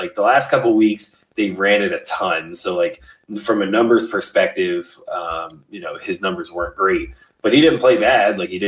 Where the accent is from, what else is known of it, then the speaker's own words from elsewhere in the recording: York, Pennsylvania, United States; I'm from the York area, which is where Bruce Arians is a longtime York native from our area.